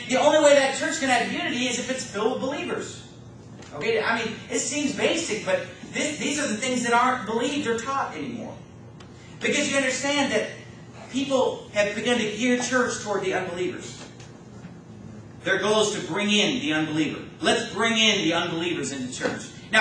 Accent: California, United States; My wife was raised in Germany, and I was raised in California

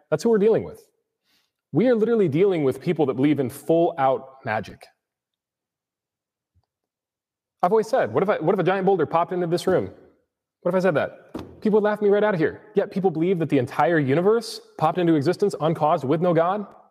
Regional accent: Grand Rapids, Michigan, United States; This is my family. We are from Grand Rapids, Michigan.

